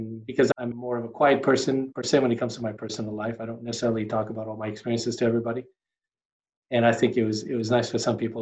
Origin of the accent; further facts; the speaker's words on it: Damascus, Damascus Governorate, Syria; So growing up in Damascus, Syria, we went to a public school